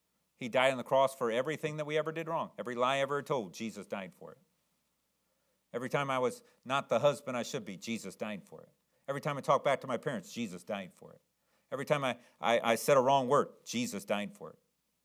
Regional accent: the South, United States; Now, I know we're from the South, but we're educated enough.

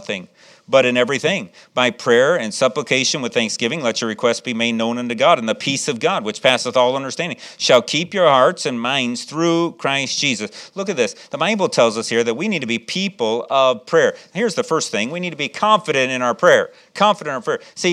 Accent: Chicago, Illinois, United States; I was serving as the assistant pastor in the church I grew up in Chicago.

